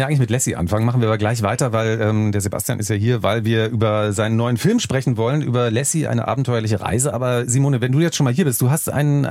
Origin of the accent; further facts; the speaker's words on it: Hamburg, Germany; weil ich bin ja als Hanseat gerne in Bayern